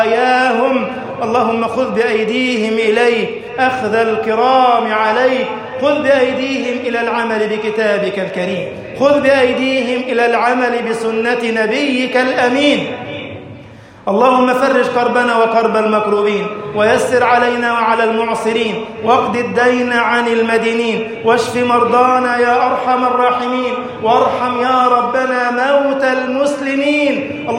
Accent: Egypt; اللهم اجعل بلدنا مصر أمنا أمانا

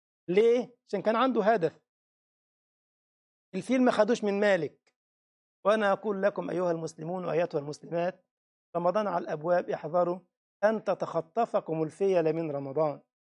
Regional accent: Egypt; نعم الحمد لله عندنا في مصر موجود في حديقه الحيوانات

